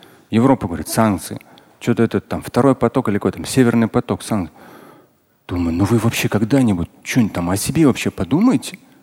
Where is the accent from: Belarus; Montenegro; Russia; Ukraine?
Russia; То есть я вот как россиянин думаю, елки-палки